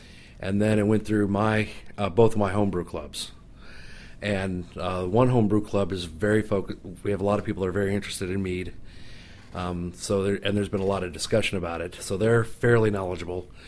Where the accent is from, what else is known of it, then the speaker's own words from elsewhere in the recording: Kansas City, United States; now in Seattle, United States; I'm a local guy right here in Seattle. I live right across the lake in Madrona. I'm originally from Kansas City, though.